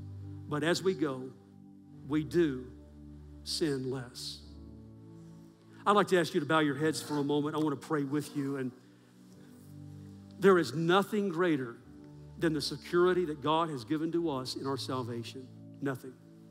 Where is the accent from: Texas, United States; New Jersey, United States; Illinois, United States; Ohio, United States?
Texas, United States; That's a West Texas term. I grew up in West Texas, and we said that all the time.